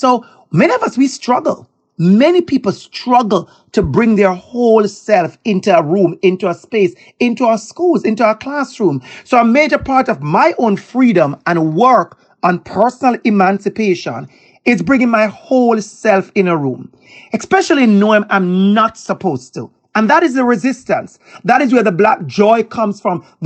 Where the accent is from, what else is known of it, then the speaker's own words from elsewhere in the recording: Jamaica; accent: Jamaican; Me showing up as my full self with my Jamaican accent, I cannot tell you which event I have spoken at, major events, that I have not acknowledged and used my Jamaican accent and my Jamaican dialect.